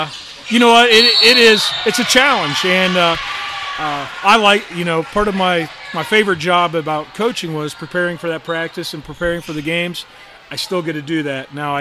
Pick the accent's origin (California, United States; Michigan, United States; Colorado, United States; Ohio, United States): California, United States; Fresno; we all kind of grew up together. Separate towns. Ed was from Bakersville, I was from Fresno, John was from West Lafayette